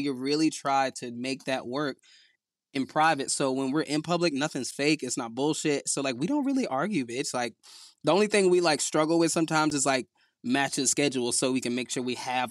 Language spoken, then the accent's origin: English; the South, United States; we're both from the South